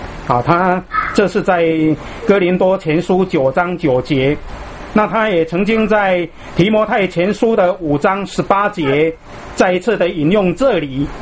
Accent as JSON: {"language": "Chinese", "country": "China", "said": "那我们中国人有句俗话说，又要马儿好，或者说又要马儿跑，又要马儿不吃草"}